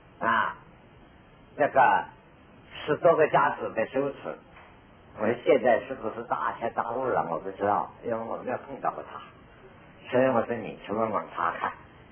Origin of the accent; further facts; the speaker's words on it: Zhejiang, China; 乡下海边啊，因为我的家乡就是台湾海峡的对面啊，就是浙江这一边这个角啊，福建是这一边。